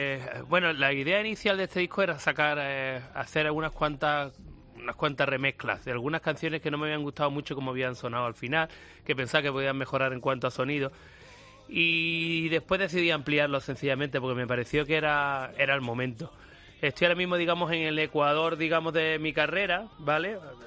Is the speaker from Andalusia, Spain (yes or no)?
yes; Málaga, Andalusia, Spain; Bueno, pues soy de Málaga, empecé en el año 1982 como vocalista